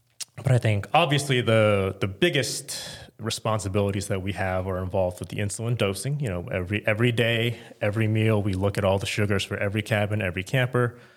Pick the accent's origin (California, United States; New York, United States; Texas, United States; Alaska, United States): Texas, United States; Houston; now in Dallas, United States; I grew up in Houston, actually. My family is still there now. The Dallas part was mostly just when I came here for med school.